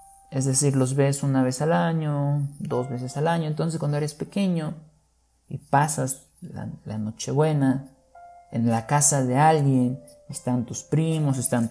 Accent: Guerrero, Mexico; Mi familia, es decir, mis padres, mis hermanos y yo pasamos Navidad en un pequeño pueblo en Guerrero, que es. Ese es el lugar de donde yo soy, es donde yo nací.

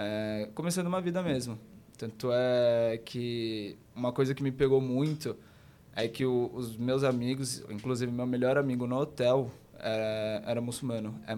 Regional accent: São Paulo, Brazil; now in Israel; Então, sempre eu cresci, nasci em São Paulo, estudei numa escola judaica, então sempre fui da comunidade judaica.

